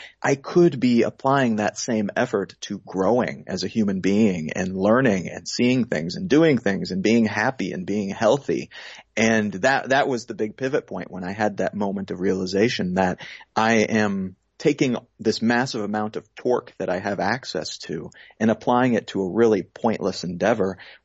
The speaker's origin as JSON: {"language": "English", "region": "California", "country": "United States", "tie": "born or raised there", "also_born_or_lived": "Missouri", "said": "And part of that was growing up in the Bay Area. We went to a private Catholic school."}